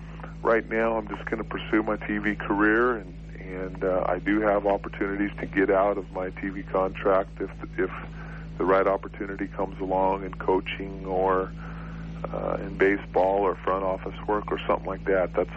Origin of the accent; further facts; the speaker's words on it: Oregon, United States; I grew up in Oregon, being a big Blazer fan, and you know, going to the NBA Finals with them.